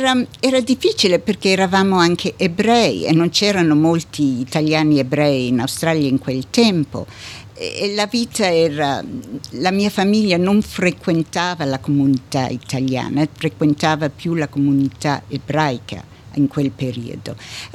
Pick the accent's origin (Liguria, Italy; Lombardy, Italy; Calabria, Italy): Lombardy, Italy; Milan; io sono nata a Milano, mia mamma e tutta la sua famiglia era italiana, mio padre invece era ebreo